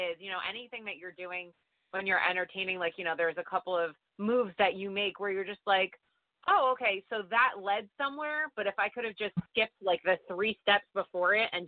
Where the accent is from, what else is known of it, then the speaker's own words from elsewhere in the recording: Westwood, New Jersey, United States; So we're from Westwood, which is like 15 minutes outside of the George Washington Bridge. So we've had New York City access our whole lives.